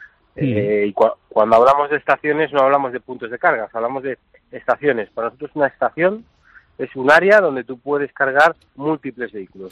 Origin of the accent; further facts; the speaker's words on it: Palencia, Castile and León, Spain; yo soy de Palencia, yo vivo allí, vivo muy bien, la calidad de vida es enorme y quiero que mantenerme allí, que estoy muy a gusto.